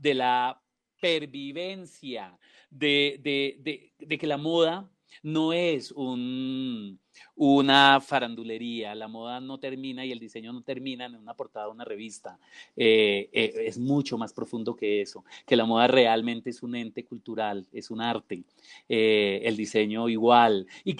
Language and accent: Spanish; Colombia; Y eso es fundamental a nosotros como colombianos